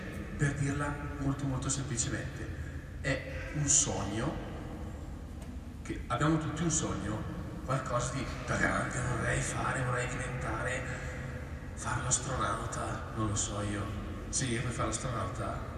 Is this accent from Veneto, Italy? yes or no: no; Brusaporto, Lombardy, Italy; 24 anni e sono originario di Brusaporto, che è un paese abbastanza lontano. Qua piccolino, niente di che.